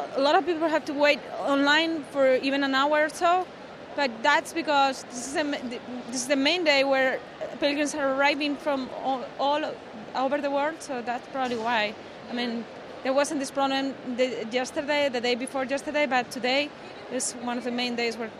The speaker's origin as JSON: {"language": "English", "town": "Valladolid", "region": "Castile and León", "country": "Spain", "said": "Well, I'm from another city. I'm from Valladolid, which is a smaller city, northern Madrid."}